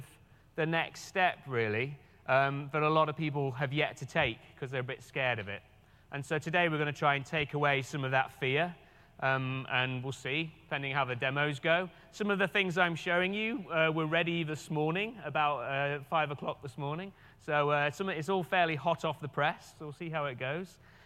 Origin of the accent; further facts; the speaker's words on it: England, United Kingdom; accent: English; my English accent doesn't work well with captioning, so we'll see how it goes. Right. So, I'm a local guy. I actually live remotely in Northern Ireland, and just outside of Belfast.